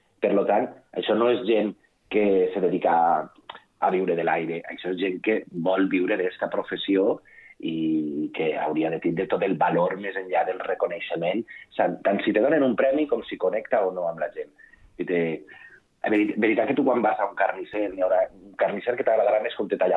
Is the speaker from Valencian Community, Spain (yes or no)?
yes; Vila-real, Valencian Community, Spain; Sí que és veritat que jo soc de Vila-real